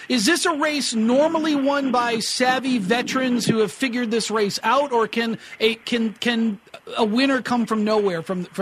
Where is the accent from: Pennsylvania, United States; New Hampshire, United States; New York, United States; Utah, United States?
New Hampshire, United States; now in Las Vegas, United States; You know, I grew up in New Hampshire, and we have a track that had a Winston Cup, back then Winston Cup that came.